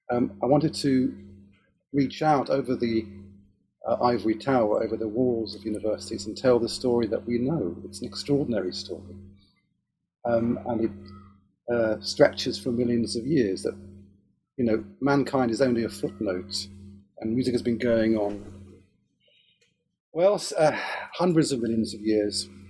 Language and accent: English; Israel; first language he; English is a second language; also born or lived in Nigeria; now in United Kingdom; I was born in Africa, in Nigeria, because my father got a job as he built water purification plants in Nigeria. I was born there. And then we straight away came back to Israel. Hebrew was my first language.